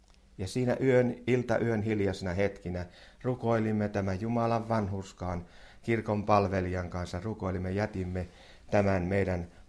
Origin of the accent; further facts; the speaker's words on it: Isojoki, South Ostrobothnia, Finland; Olin silloin tuolla kotopuolessa Isojoella.